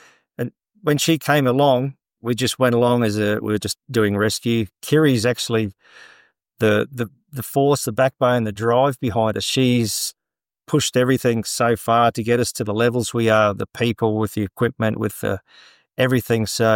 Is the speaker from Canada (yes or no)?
no; Middlemount, Queensland, Australia; I'm from Middlemount